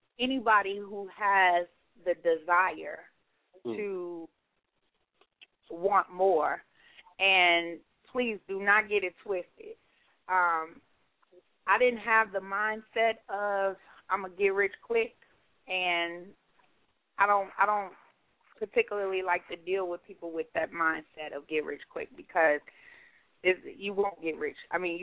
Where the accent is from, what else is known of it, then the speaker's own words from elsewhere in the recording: Chicago, Illinois, United States; I'm from here. I'm from Chicago. I'm the only child, and I found myself in St. Louis in the latter part of 2007